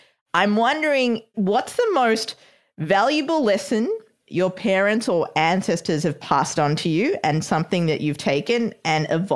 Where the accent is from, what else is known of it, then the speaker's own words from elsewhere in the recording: Australia; now in New York, United States; When I moved to New York from Australia, one of the things that I learned was there are so many different cultures in this city alone. I mean, I know Australia has a lot of different cultures too